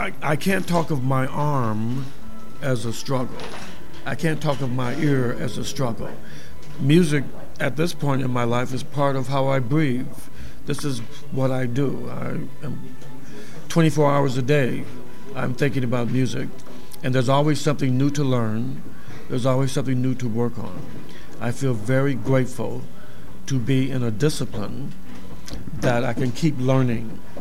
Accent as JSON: {"language": "English", "town": "Chicago", "region": "Illinois", "country": "United States", "said": "I'm originally from Chicago, and I have always been viewed as somewhat separate, even in my own family when I was growing up."}